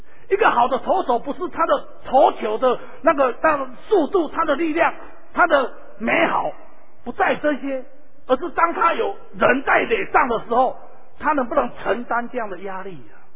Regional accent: Taitung, Taitung County, Taiwan; 我小时候在台东，

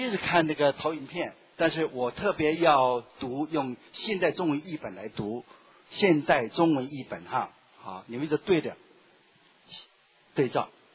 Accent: Taipei, Taiwan; 各位弟兄姊妹大家平安，我是从台北来的

